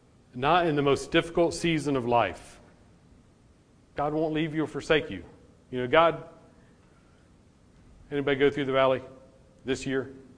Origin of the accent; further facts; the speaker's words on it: Springfield, United States; That's okay. I'm from Springfield.